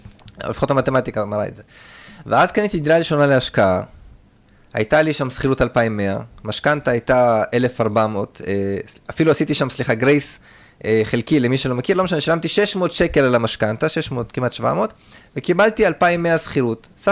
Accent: Nof HaGalil, Northern District, Israel; accent: Russian; also born or lived in Soviet Union; כן, עליתי בגיל שנה לנוף הגליל מברית המועצות לשעבר, עיר שרובה הייתה עולים חדשים. בגלל זה יש לי גם מבטא רוסי, למרות שעליתי בגיל שנה

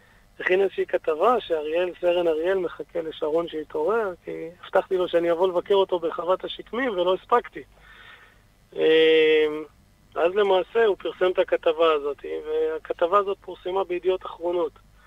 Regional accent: Shtula, Northern District, Israel; born there; אי שם בשנת 81, שנולדתי. נולדתי במושב שטולה, בגבול הצפון. מושב של חקלאים, וממש גם נמצא שם על גבול הצפון.

